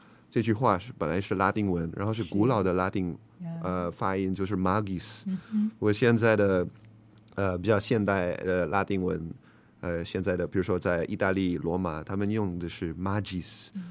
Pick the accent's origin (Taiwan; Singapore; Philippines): Philippines; Chinese is a second language; 然后虽然我不是台湾人的，我是来自菲律宾的